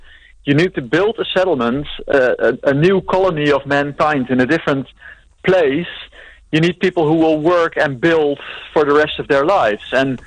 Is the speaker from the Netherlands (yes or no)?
yes; Netherlands; English is a second language; I'm Dutch, I'm not American